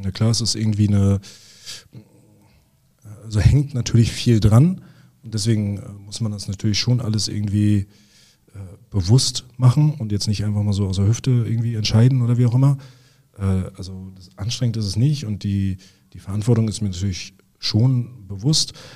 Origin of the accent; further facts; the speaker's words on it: Rostock, Mecklenburg-Vorpommern, Germany; als Rostocker logischerweise mit Hansa